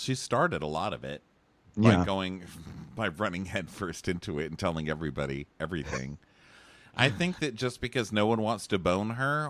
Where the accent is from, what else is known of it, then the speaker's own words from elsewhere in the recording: Texas, United States; I would love to be on Dallas just because I'm from Texas and love it.